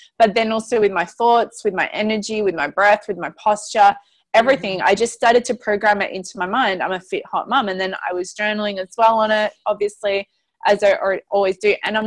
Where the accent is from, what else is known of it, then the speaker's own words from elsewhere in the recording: Melbourne, Victoria, Australia; I was walking through town back in my hometown of Melbourne